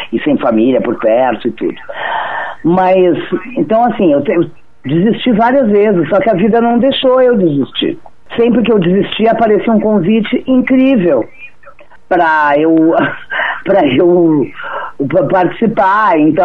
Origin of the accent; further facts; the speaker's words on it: Rio Grande do Sul, Brazil; now in São Paulo, Brazil; eu sou gaúcha, né? Quando eu cheguei em São Paulo, eu comecei a trabalhar de garçonete